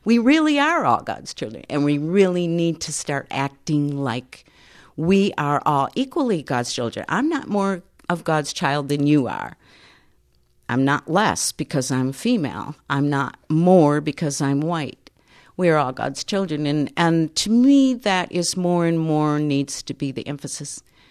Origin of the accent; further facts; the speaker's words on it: Grand Rapids, Michigan, United States; I wrote a memoir, 300 pages of memoir. It has to do with growing up in Grand Rapids and being in a community where we were no social conscious, hardly at all.